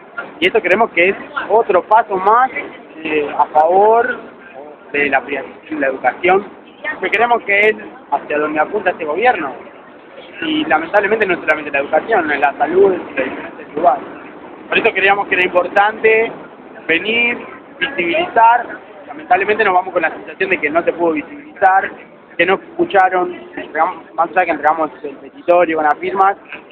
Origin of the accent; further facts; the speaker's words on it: Buenos Aires, Argentina; soy de Villa Urquiza, soy docente